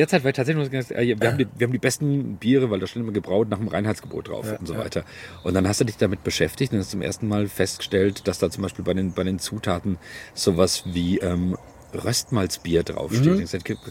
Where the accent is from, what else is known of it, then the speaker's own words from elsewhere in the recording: Kulmbach, Bavaria, Germany; als Oberfranke, wie gesagt, aus Kulmbach geboren